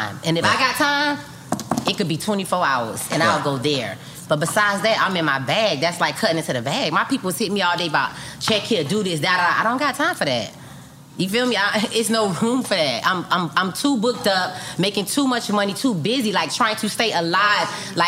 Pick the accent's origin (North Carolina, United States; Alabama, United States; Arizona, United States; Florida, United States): Florida, United States; Miami; but then I'm from Liberty City, Miami, Florida.